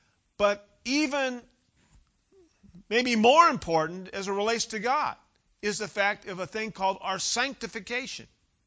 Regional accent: Ukiah, California, United States; I grew up in Ukiah. I grew up in Mendocino County, five generations there.

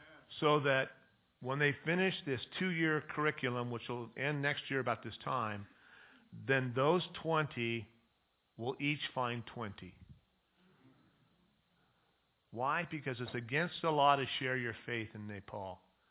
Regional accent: Ukiah, California, United States; Gina Glasscock, who Sue and I grew up with in Ukiah, who came to Christ and was part of the youth group with Tom and Karen over in Ukiah.

